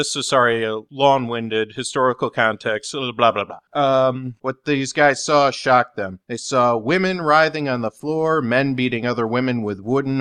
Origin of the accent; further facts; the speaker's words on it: United States; I'm sorry. I'm an American.